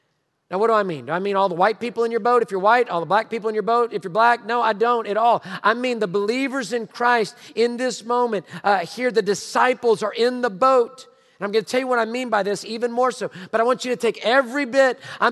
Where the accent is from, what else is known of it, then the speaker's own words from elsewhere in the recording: Houston, Texas, United States; I grew up in Houston, Texas, in Sharpstown, in A-Leaf.